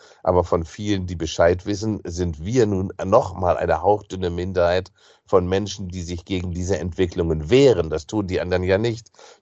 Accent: Bremen, Germany; Wir haben jetzt schon Stadtviertel in Berlin, in meiner Heimatstadt Bremen und anderswo

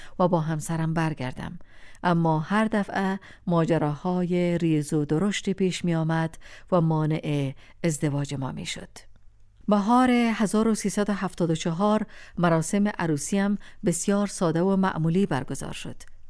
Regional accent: Kabul, Afghanistan; born there; moved away; روزی که طیاره آریانا از میدان هوایی کابل پرواز کرد و برای آخرین بار زادگاهم کابل را از بالا تماشا کردم

